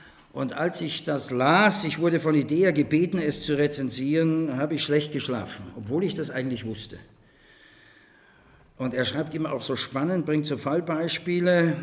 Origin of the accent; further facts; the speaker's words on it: Austria; Ich konnte als Österreicher viel leichter in die DDR reisen als ein Bundesdeutscher.